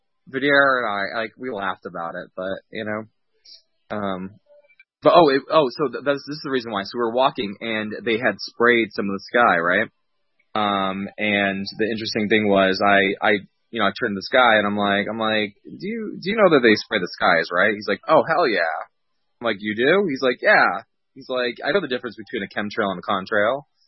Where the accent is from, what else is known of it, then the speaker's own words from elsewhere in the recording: New England, United States; Oh, man, I got to tell you, I grew up in New England, and it rained all the damn time.